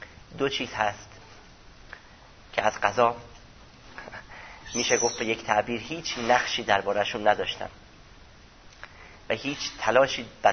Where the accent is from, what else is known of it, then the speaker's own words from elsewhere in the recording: Iran; born there; سرزمینی که در اونجا به دنیا اومدم و اون ایرانی بودن من.